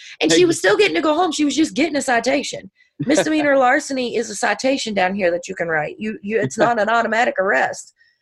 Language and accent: English; the South, United States; And we're from the South, so we're not used to people just bumping into us and not saying, excuse me.